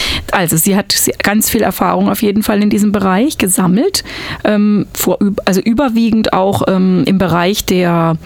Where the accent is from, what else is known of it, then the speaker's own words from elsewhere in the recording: Southern Germany, Germany; Ich komme zwar aus Süddeutschland, aber trotzdem hat man einfach ein Bild von diesen norddeutschen Leuten dadurch vermittelt bekommen.